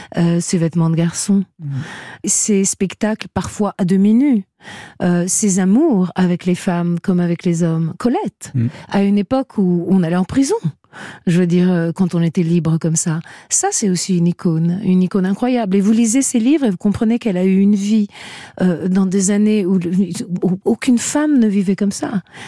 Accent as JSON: {"language": "French", "country": "Italy", "said": "Après, je suis italienne, hein."}